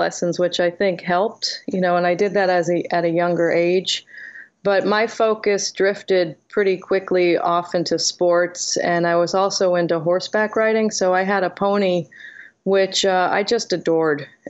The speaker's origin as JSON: {"language": "English", "region": "Connecticut", "country": "United States", "tie": "born or raised there", "moved": "yes", "said": "I grew up in Connecticut, so okay. Mostly Connecticut. Then I moved to Boston afterwards for school."}